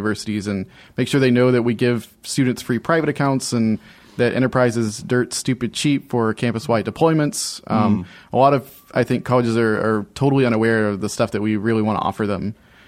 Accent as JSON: {"language": "English", "region": "Alabama", "country": "United States", "tie": "born or raised there", "moved": "as an adult", "lives_now": "Orlando, United States", "said": "I grew up in Alabama for the first 18 years of my life, and never really ventured outside the Southeast until I was like 18 or 19."}